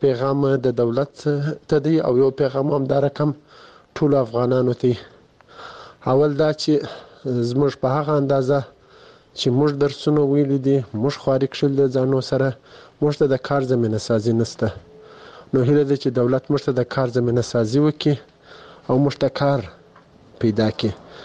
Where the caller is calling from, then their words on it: Kandahar, Afghanistan; د کندهار ولایت د سور لسمینه یڅخه تاسو ته پیغام ورکړم. زه دلته په کندهار کې په یو شخصي روغتون کې د فارمسیست په حیث دنده اجرا کوم.